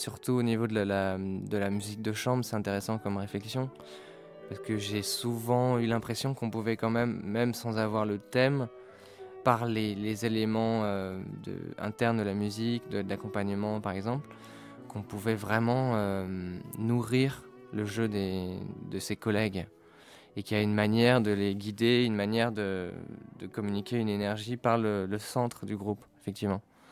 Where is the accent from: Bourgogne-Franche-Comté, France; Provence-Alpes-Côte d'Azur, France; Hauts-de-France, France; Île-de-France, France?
Bourgogne-Franche-Comté, France; Nevers; Et puis d'abord, j'ai grandi à Nevers, cette petite moyenne bourgade bourguignonne.